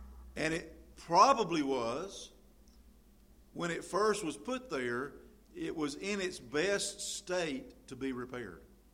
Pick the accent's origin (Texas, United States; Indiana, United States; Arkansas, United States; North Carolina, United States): North Carolina, United States; Tryon; But last night I was in my hometown, Tryon, driving through the town.